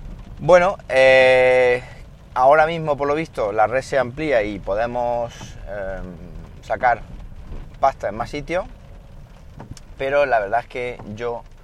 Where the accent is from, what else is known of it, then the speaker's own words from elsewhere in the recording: Madrid, Community of Madrid, Spain; pues que me lo comente, si soy de Madrid, claro.